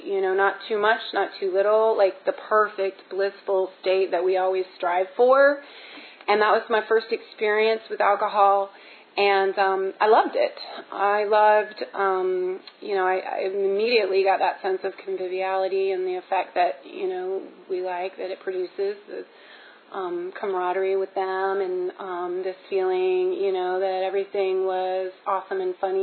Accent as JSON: {"language": "English", "town": "Charleston", "region": "West Virginia", "country": "United States", "tie": "born or raised there", "said": "I'll just say that I grew up in Charleston, West Virginia. I come from a good home, stable, loving home."}